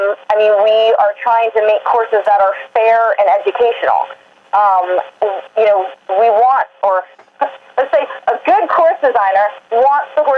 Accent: Maryland, United States; And I grew up at Wauradaka in Maryland

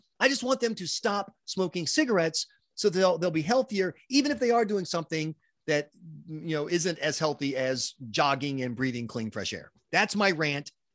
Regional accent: South Carolina, United States; I'm from South Carolina, Lee Atwater's home state.

